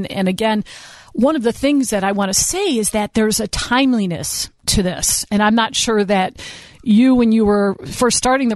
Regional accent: Chicago, Illinois, United States; Everywhere I go, I say I'm from Chicago, and I don't care if I'm in the Vietnam or Cambodia or South Africa or wherever I am

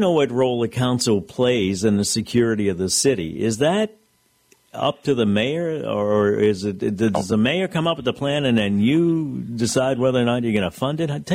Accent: New Orleans, Louisiana, United States; when they found out that I was from New Orleans, they expressed condolences

